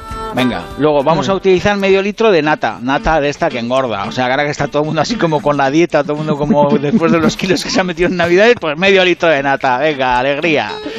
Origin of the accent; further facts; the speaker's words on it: Basque Country, Spain; que soy vasco, yo. Que soy vasco, señora